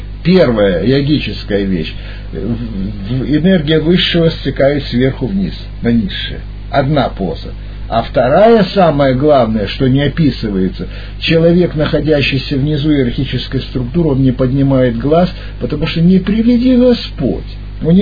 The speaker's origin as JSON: {"language": "Russian", "town": "Vladivostok", "region": "Primorsky Krai", "country": "Russia", "tie": "born there", "said": "Правильно, я-то родился на Владивостоке. Я родился во Владивостоке. В переводе на русский язык это «владей Востока». Я родился на границе Кореи, Китая, Японии."}